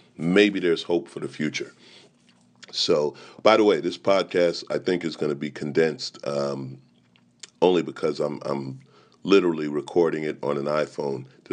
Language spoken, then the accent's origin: English; United States; But, you know, Canada, as an American, I'm kind of glad to say it's you this time.